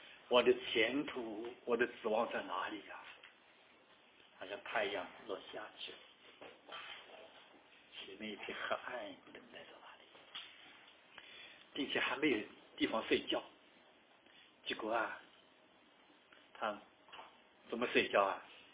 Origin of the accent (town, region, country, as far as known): China; born or raised there; also born or lived in Taiwan / Canada; now in United States